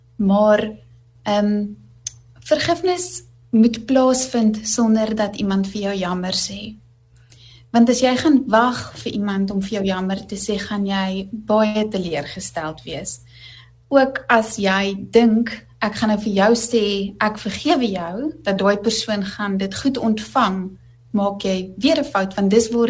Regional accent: Gauteng, South Africa; now in Western Cape, South Africa; Want ons is oorspronklik van Gauteng af en ons woon nou in die Weskaap.

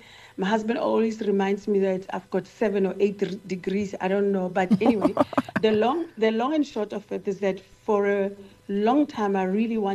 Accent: Rustenburg, North West, South Africa; English is a second language; I grew up in Rustenburg. I'm a Zulu girl. Mm. I grew up a Zulu girl, but my mom is Tswana, so I speak both languages.

